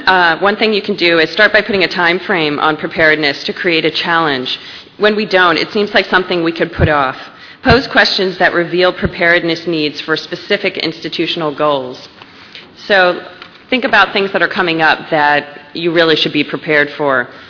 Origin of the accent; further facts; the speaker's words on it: Mid-Atlantic, United States; I'm from the Mid-Atlantic, so I'm talking about Hurricane Agnes here.